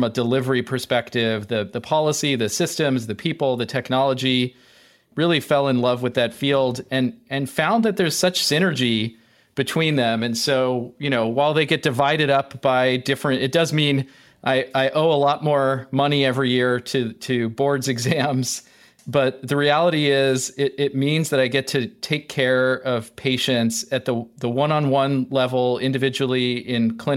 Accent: Studio City, California, United States; Well, you know, I'm from Studio City originally, so it's in my blood.

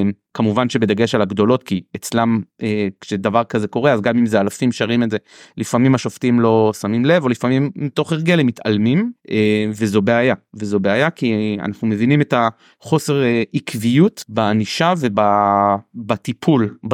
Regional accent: Jerusalem, Jerusalem District, Israel; אני באמת מירושלים

